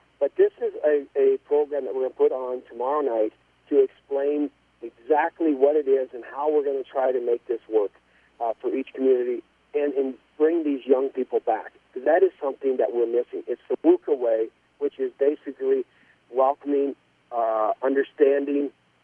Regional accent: Manila, Iowa, United States; I was born in Audubon, and the year I was born, we moved up to the Manila area, and we've been in the Manila area farming all of our life.

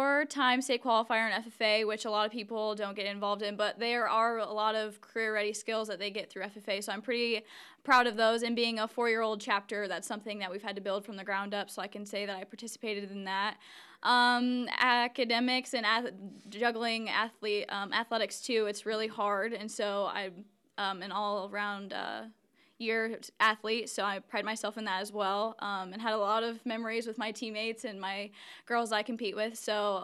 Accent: Walnut, Iowa, United States; I'm from Walnut, Iowa, and I am a senior here at AHSTW.

